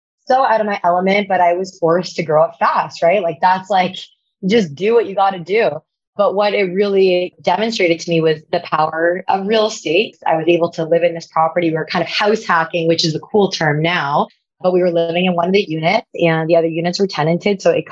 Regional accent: Toronto, Ontario, Canada; I grew up in Toronto. So I grew up with my single mom in an apartment building

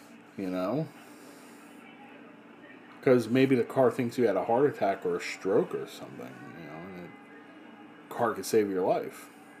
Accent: New Jersey, United States; I grew up in New Jersey and we used to go crabbing all the time.

